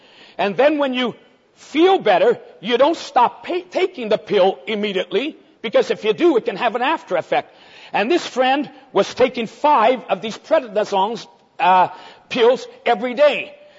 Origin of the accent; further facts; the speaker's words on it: Brazil; I was born and raised in the Assemblies of God. My parents were missionaries in Brazil. I was raised in the country of Brazil and have exercised 36 years of ministry in that nation.